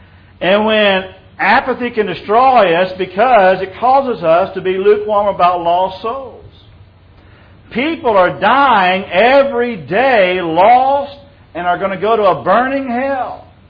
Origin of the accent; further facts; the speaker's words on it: Dripping Springs, Texas, United States; I remember when I was growing up in Dripping Springs